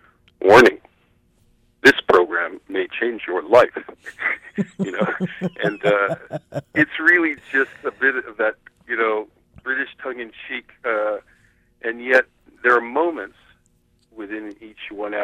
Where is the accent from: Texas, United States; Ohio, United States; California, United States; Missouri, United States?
California, United States; San Francisco; talking to actually some of my neighborhood friends, people who I grew up with in San Francisco, about what I saw